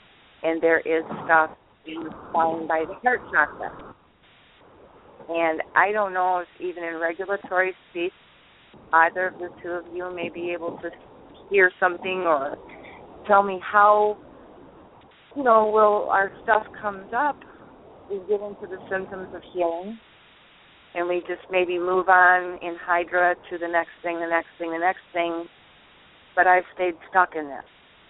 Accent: Ionia, Michigan, United States; I'm originally from Michigan. I lived in Ionia, right up the street from the prison

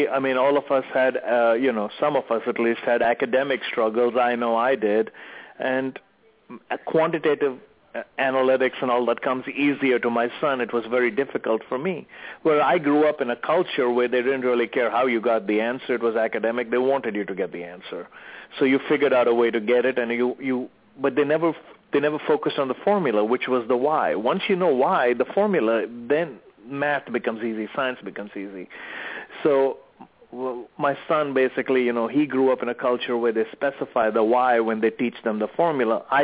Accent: South India, India; I grew up in a family that, typical Indian, South Indian family.

